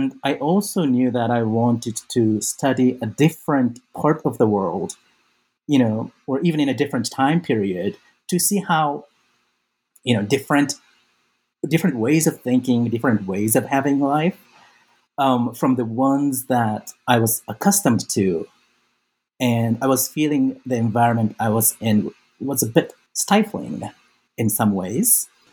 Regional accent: Osaka, Japan; moved away as an adult; so I was born and raised in Japan. I grew up mostly in Osaka

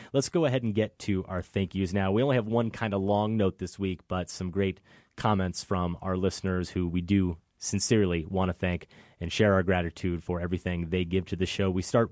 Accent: Iowa, United States; especially my home state, Iowa

